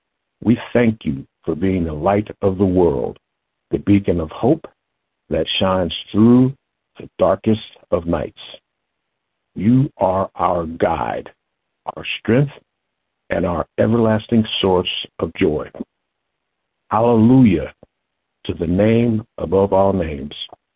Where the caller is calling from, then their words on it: Lincoln Heights, Ohio, United States; I come to you from Lincoln Heights, Ohio.